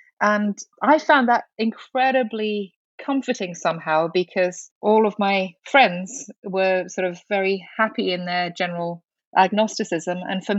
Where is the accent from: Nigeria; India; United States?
India; So I was born and raised in India, and I'm the daughter of parents who were missionaries in India. And I was deeply religious my whole childhood